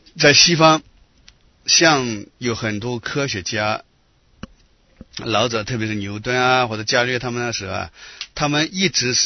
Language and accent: Chinese; China; 我们中国人如果讲科学的话，比较有名的是什么？